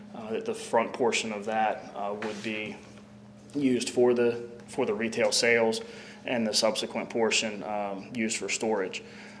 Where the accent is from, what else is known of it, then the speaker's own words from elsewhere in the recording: Salisbury, Maryland, United States; I grew up in Salisbury, so I am Eastern Shore to the heart. I graduated from high school from Waihai in Salisbury.